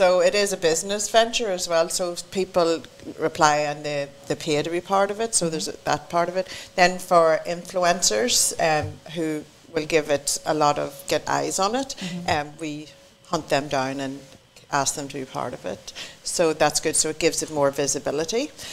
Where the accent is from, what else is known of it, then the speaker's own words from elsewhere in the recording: Ireland; I am Irish. This is what we do.